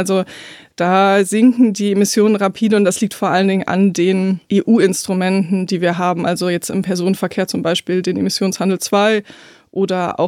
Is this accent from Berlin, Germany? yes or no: yes; Berlin, Germany; Also ich bin in Berlin aufgewachsen, deshalb hatte ich das Privileg, immer eine sehr, sehr gute Anbindung zu haben